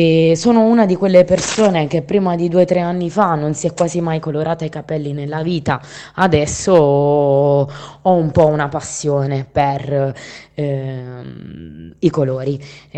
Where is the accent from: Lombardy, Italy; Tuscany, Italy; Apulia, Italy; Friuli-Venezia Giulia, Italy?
Lombardy, Italy; Bergamo; come voi sapete che vengo da Bergamo Alta